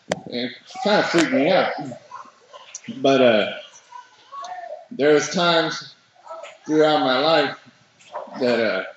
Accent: Austin, Texas, United States; I was born and raised in South Austin. With my mom and my dad and my older brother.

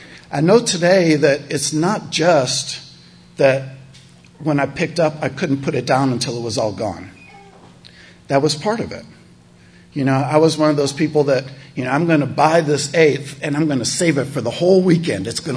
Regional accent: Chicago, Illinois, United States; And I moved, this was in Illinois. I'm from Chicago originally. And Chi-Town, all right, yes.

